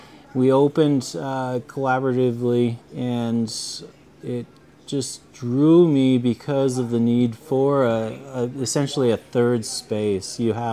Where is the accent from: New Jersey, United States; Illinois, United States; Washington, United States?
Washington, United States; Yeah, I am originally from Western Washington, and my dad was in the military, and so we moved around a whole lot